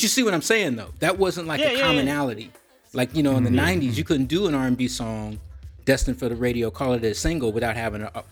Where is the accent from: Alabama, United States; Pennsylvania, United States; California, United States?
California, United States; Oakland; Now, I grew up in the Bay Area, and I spent my high school years in Oakland.